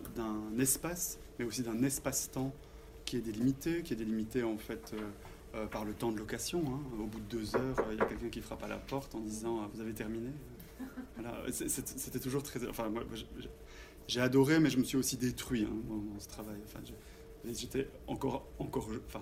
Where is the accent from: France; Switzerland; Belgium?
Belgium; Bon, je viens de Belgique